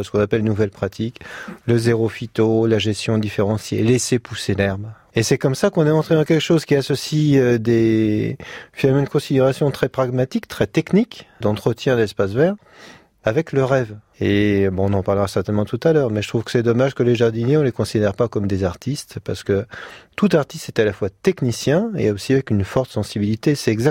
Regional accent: Paris, Île-de-France, France; moved away as an adult; also born or lived in L'Isle-Adam / Sarthe; À l'origine, citadin, oui, je suis né à Paris, mais j'ai quitté Paris quand j'avais dans les 18 ans. Après, j'ai vécu en banlieue, à l'Isle-d'Adam, c'était agréable, mais il y avait encore trop d'avions. Alors après, on est allé dans la Sarthe. Là, c'était vraiment la campagne.

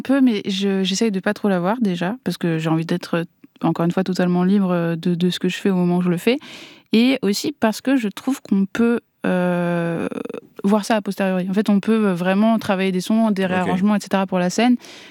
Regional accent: Strasbourg, Grand Est, France; je pense que j'aurais pas été la même personne si j'avais pas grandi à Strasbourg.

